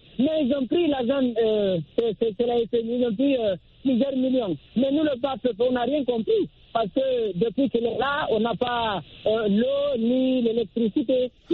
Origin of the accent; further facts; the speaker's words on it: Guinea; de la Guinée, mon pays d'origine